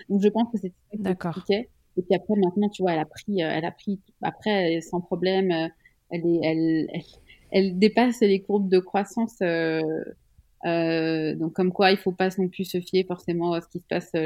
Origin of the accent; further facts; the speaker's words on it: Switzerland; Je suis suisse, donc aussi.